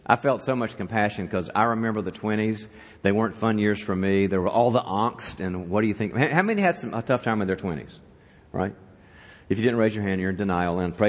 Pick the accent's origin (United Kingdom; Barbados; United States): United States; East Coast; So we're all from the East Coast, and so I always take my wife and kids to the West.